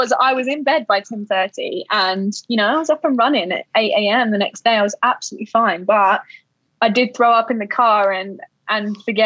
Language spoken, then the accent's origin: English; United Kingdom; I'm a Brit. I can handle my liquor.